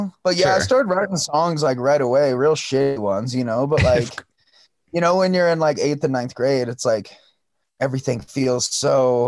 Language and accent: English; Iowa, United States; also born or lived in Chicago; now in Montana, United States; I was born here in Montana, but I moved to Iowa with my mom when I was like 8, but we would come back every summer to see my dad.